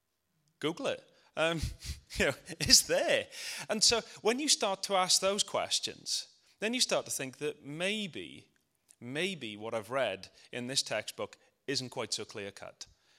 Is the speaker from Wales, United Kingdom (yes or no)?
yes; Tredegar, Wales, United Kingdom; I know I'm from Tredegar, and I know I'm easily challenged